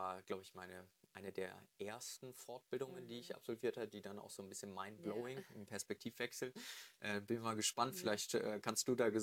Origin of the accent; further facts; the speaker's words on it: Hamburg, Germany; dann sind wir zurück sogar in meine Heimat hier nach Hamburg auch gekommen